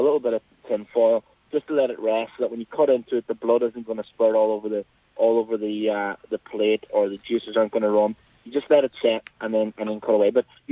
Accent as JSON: {"language": "English", "town": "Ramelton", "region": "County Donegal", "country": "Ireland", "said": "I'm from Remelton."}